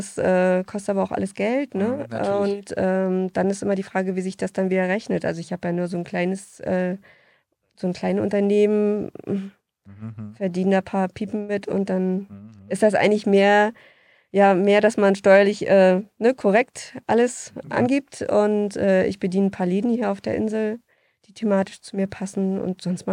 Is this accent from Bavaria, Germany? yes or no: no; Putbus, Mecklenburg-Vorpommern, Germany; Ich komme ja aus Putbus